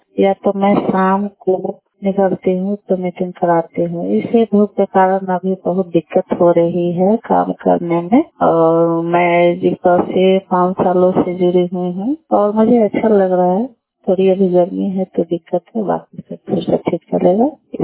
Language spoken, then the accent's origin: Hindi; Gudmiya, Bihar, India; मैं गुड़मिया पंचायत की निवासी हूँ।